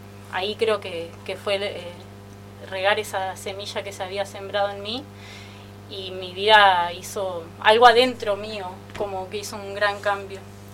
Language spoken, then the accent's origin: Spanish; Neuquén, Argentina; moved away as an adult; nací en Neuquén. Y viví hasta los 20 años a la orilla del río Neuquén, lugar que aprecio un montón y que renegué mucho de vivir en esa ciudad, pero como vivía lejos de la ciudad lo pude disfrutar un montón.